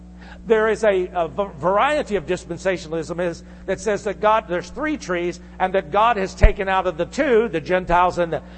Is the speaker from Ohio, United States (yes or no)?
no; Illinois, United States; I'm from Illinois, we have corn and soybeans.